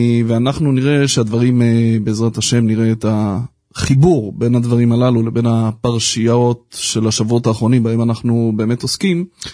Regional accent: Ra'anana, Central District, Israel; אני חייב להגיד לך שהאמת שאני גדלתי בעיר שכנה שלכם, ברעננה

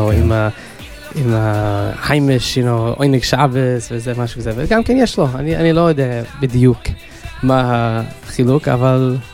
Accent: Los Angeles, California, United States; Hebrew is a second language; now in Israel; אני מלוס אנג'לס, ועכשיו אני פה

